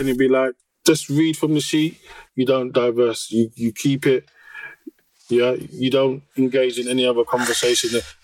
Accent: London, United Kingdom; it's a very different world to the world that I grew up in as a Londoner.

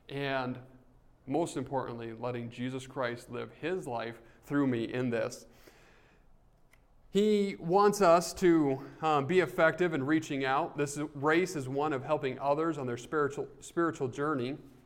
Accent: New Mexico, United States; And I grew up in New Mexico, and as it would rain out there, sometimes it would dry

